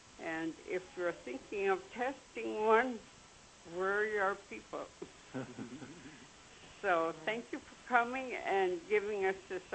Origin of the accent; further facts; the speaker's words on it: Sitka, Alaska, United States; born there; I was born in Sitka, but I met a guy from here, and we married, and I've been here over 30 years.